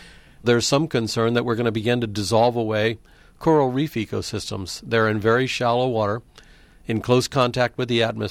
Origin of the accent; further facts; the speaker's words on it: Florida, United States; I grew up in the Florida Keys.